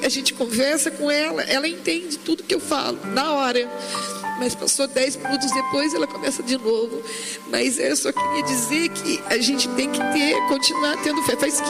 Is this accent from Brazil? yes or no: yes; Caçapava, São Paulo, Brazil; Eu sou de Caçapava.